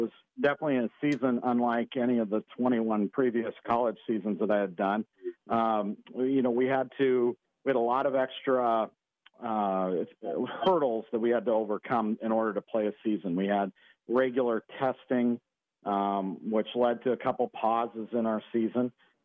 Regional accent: Montana, United States; and I grew up in Western Montana and we have the mountains here.

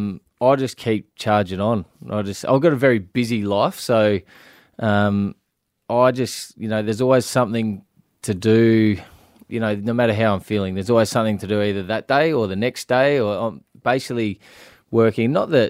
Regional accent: Stansbury, South Australia, Australia; I was brought up in Stansbury on the York Peninsula

